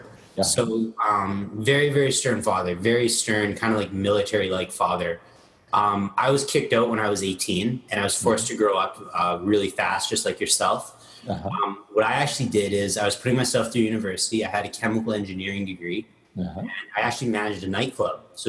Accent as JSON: {"language": "English", "town": "Edmonton", "region": "Alberta", "country": "Canada", "tie": "born or raised there", "also_born_or_lived": "Ottawa / Germany / Minnesota", "said": "So I was born in Ottawa. Then we moved to Germany. Then we moved to Minnesota. And then we moved to Edmonton, Alberta"}